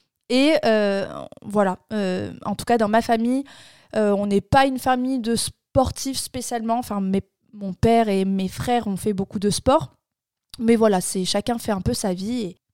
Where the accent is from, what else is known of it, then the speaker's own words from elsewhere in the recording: Bordeaux, Nouvelle-Aquitaine, France; moved away as an adult; also born or lived in Mérignac; Je suis une bordelaise de base, j'y ai vécu jusqu'à mes 24 ans. J'ai deux frères, j'ai des parents qui sont toujours ensemble, qui sont mariés. J'ai vécu jusqu'à mes 13 ans dans une cité. À Mérignac